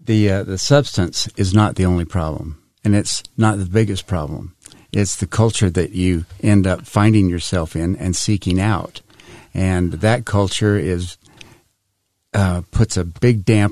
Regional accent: Salt Lake City, Utah, United States; Well, I was born and raised in Salt Lake.

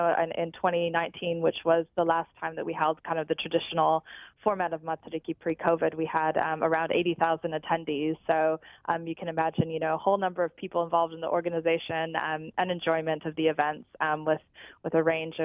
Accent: Detroit, Michigan, United States; now in New Zealand; No, I'm not. I'm from Detroit, Michigan.

